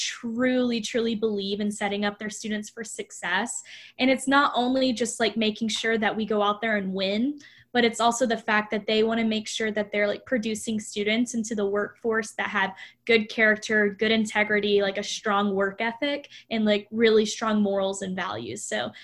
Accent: Seminole, Texas, United States; I like grew up my whole entire like life. I'm from Seminole, Texas. So only an hour away from Lubbock.

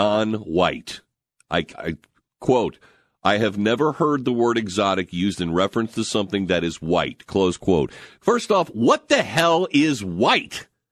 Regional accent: Delhi, India; No, growing up in Delhi in the 1970s, it really wasn't, it was rather quite unique to enjoy some of the world cuisine that my mom would cook up in the kitchen.

